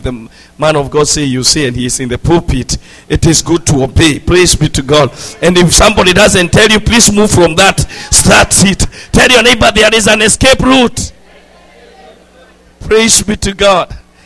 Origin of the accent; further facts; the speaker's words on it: Nairobi, Kenya; I love the Lord so much. I am from Nairobi, Kenya. I preach in a place called Wangige.